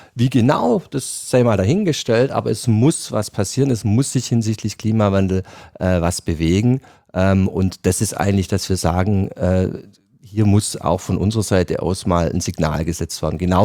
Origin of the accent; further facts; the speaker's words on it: Southern Germany, Germany; Wie Sie wahrscheinlich meinem Akzent schon ein bisschen raushören, bin ich kein gebürtiger Niederrheiner, sondern komme weit aus dem Süden.